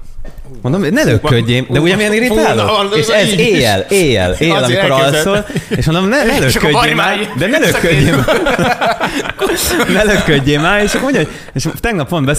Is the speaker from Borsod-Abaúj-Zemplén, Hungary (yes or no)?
no; Sopron, Győr-Moson-Sopron, Hungary; Én például tudom, hogy otthon Sopronban lentről a harmadik pince lépcső ad egy hangot.